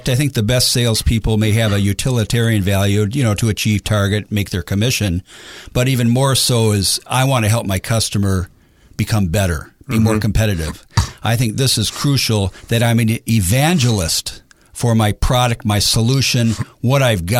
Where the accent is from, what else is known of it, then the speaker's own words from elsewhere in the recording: Detroit, Michigan, United States; moved away as an adult; now in Asia; Well, the reason I'm in Asia is originally I moved from Detroit. I hope that explains everything.